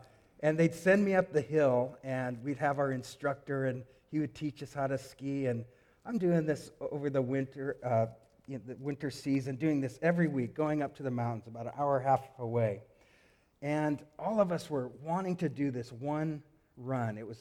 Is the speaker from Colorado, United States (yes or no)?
yes; Colorado, United States; Now, I grew up in Colorado, the state in America. Colorado's like one of the mountain states.